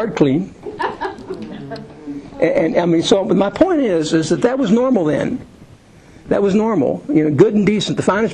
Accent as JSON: {"language": "English", "region": "Kentucky", "country": "United States", "said": "We're from Kentucky, Bubba. You know, I remember when I was 12 years old going to the outhouse of my grandmother's."}